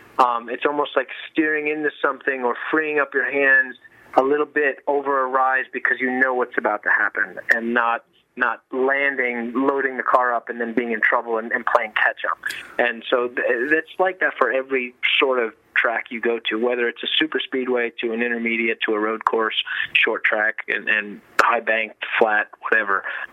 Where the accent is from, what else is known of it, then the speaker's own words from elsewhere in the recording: New York, United States; I'm from New York, and I talk about Watkins Glen a lot